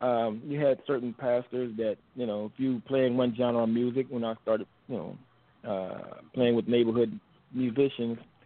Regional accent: Danville, Kentucky, United States; born there; I was born in Danville, Kentucky, also known as the City of First, because there's been many firsts in that little town.

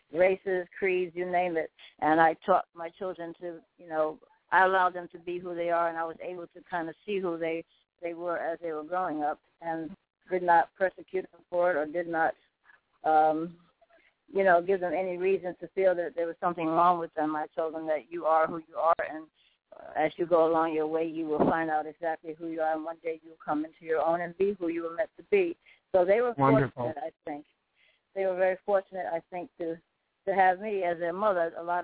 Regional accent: New York City, New York, United States; I was raised in the Bronx in New York, and I was kind of out there.

